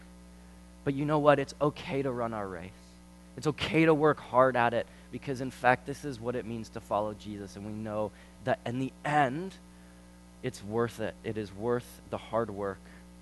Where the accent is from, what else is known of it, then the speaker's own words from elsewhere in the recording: Canada; sometimes as Christians and as Canadian Christians, I think we get doubly hit.